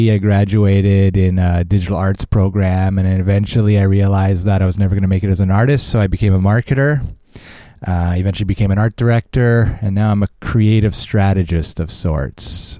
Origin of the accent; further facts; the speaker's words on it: Montreal, Quebec, Canada; I actually grew up in the Villemarde, Montreal area.